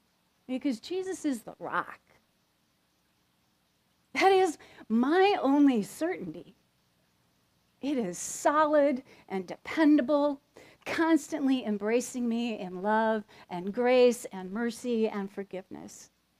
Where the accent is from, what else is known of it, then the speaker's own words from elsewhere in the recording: Iowa, United States; Because I grew up in Northwest Iowa, and that's where a lot of Norwegians live.